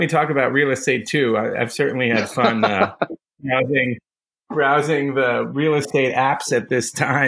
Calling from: Los Angeles, California, United States; I'm calling in from Beverly Grove neighborhood in Los Angeles from my back office, which is a converted garage.

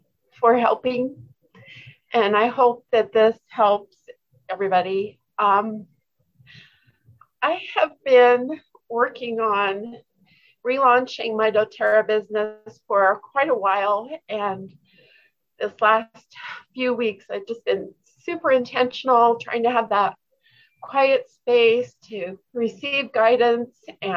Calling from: Saratoga Springs, Utah, United States; I'm actually in Utah, down in Saratoga Springs.

